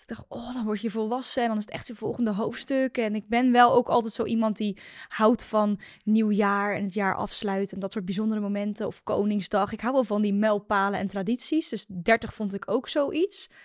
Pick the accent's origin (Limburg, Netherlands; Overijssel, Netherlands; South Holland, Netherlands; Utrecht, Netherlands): South Holland, Netherlands; Nou, ik kom uit Rotterdam. Dat is een klein dorpje bij Rotterdam, ben ik ooit opgegroeid.